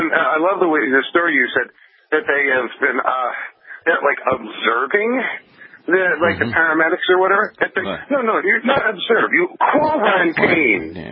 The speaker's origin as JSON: {"language": "English", "town": "Philadelphia", "region": "Pennsylvania", "country": "United States", "said": "from Philadelphia."}